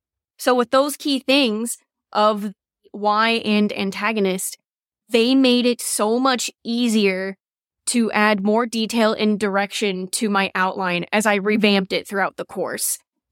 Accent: Cleveland, Ohio, United States; I'm from Cleveland, Ohio

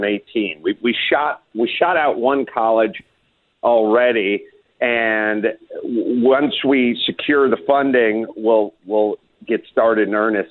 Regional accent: North Hollywood, California, United States; I'm an atheist from the San Fernando Valley. He grew up on the East Coast. He went to great schools. He traveled. I never left North Hollywood.

